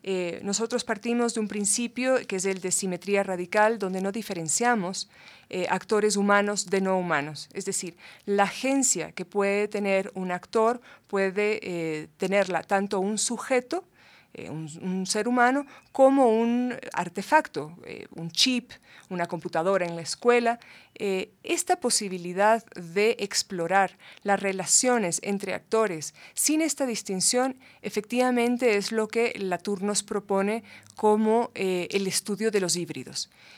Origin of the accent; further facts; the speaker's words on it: Ecuador; nuestra inserción como Ecuador, como academia ecuatoriana, más bien es muy reciente.